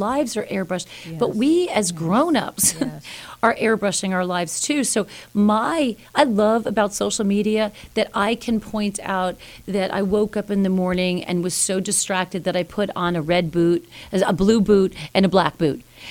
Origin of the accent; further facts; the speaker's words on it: New York, United States; Because, listen, I can be really tough. I'm a New Yorker.